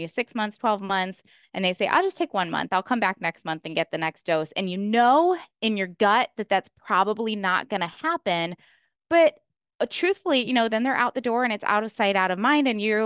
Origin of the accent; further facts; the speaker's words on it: Chicago, Illinois, United States; I am also originally from Chicago